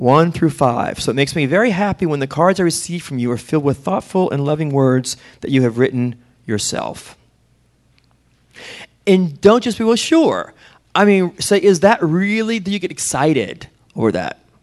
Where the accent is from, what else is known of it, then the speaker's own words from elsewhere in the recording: New Orleans, Louisiana, United States; I'm from New Orleans, and I have the southern white woman teaching me Spanish.